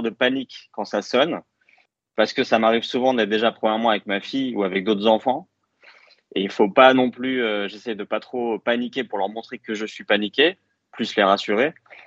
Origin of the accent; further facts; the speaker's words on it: Paris, Île-de-France, France; moved away as an adult; also born or lived in United States; now in Israel; Alors, moi, ça fait 15 ans que j'habite ici. Je suis parisien de base. J'ai un peu voyagé d'ailleurs du côté des États-Unis aussi avant de venir m'installer en Israël.